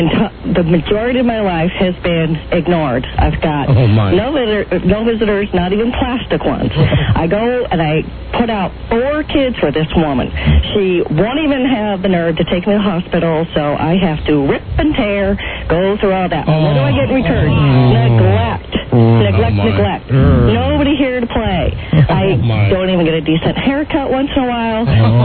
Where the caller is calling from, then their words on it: Spokane, Washington, United States; I'm calling from Spokane.